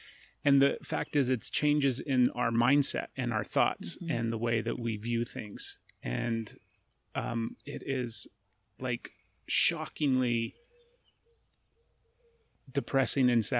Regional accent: Utah, United States; Born and raised in Utah.

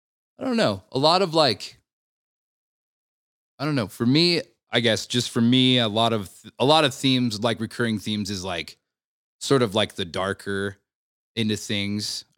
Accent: Montana, United States; And I grew up in Montana.

